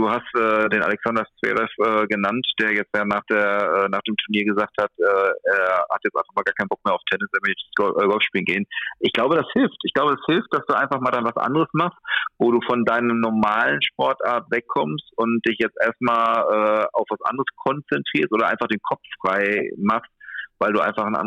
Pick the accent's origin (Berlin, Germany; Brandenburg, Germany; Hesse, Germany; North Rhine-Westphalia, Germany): North Rhine-Westphalia, Germany; Gelsenkirchen; Jetzt, ich komme aus dem Gelsenkirchener Raum, wie vielleicht schon der eine oder andere weiß.